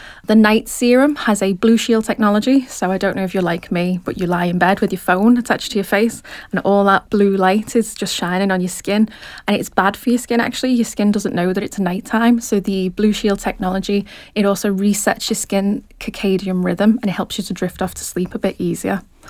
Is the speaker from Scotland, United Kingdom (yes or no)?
no; Liverpool, North West England, United Kingdom; I'm sure you can tell from my accent that I'm actually from Liverpool